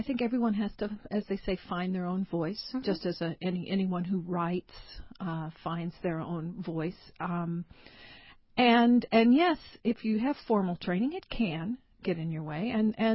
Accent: Appalachia, United States; I come from Appalachia. So, lots of storytelling. I grew up hearing older relatives, neighbors, on the porch on Sundays, always talking.

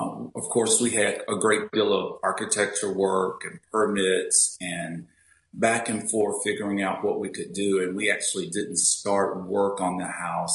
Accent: the South, United States; I'm originally from the South, and so you definitely wouldn't see anything in Alabama like that.

